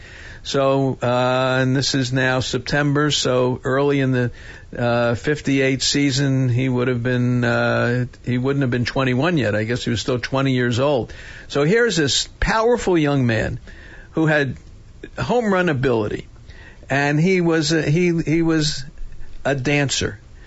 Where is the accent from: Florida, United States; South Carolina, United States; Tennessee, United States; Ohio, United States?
Florida, United States; now in Bay Area, United States; And I say we because I came from Florida in 1972.